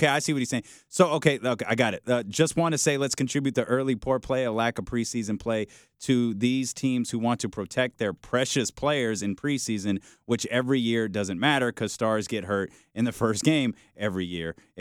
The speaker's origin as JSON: {"language": "English", "town": "Oakland", "region": "California", "country": "United States", "said": "that's because I'm really from Oakland, though."}